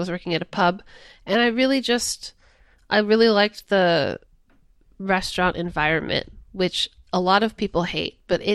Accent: California, United States; I'm from the Valley. I didn't know, I grew up going Outback Steakhouse.

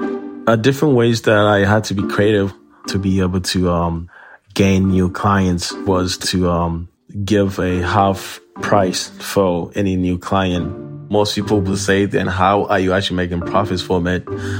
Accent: Burundi; English is a second language; now in Manchester, United States; So my family and I moved to the United States in New Hampshire in 2007. I am originally from Burundi, East Africa.

